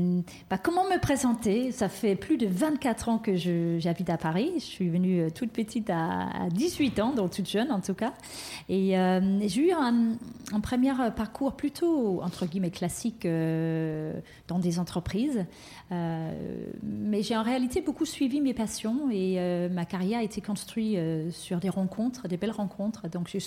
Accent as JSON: {"language": "French", "country": "Denmark", "said": "le Danemark, donc mon pays d'origine, est sorti comme le pays le plus heureux au monde."}